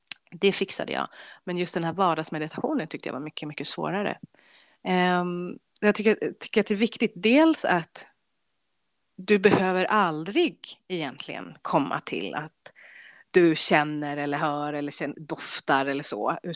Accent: Kungsängen, Stockholm County, Sweden; där jag växte upp som tonåring i Upplands-Bro kommun, Kungsängen.

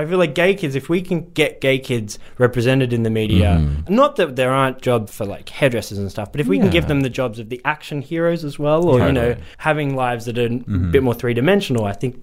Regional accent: London, United Kingdom; I grew up in South London in the UK

